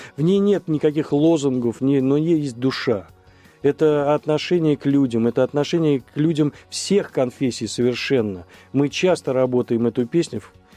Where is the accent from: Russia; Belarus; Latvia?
Russia; Moscow; born there; Вот я родился в Мариной Роще, здесь не так далеко, у меня до сих пор там квартира, там, да, и я люблю свой район.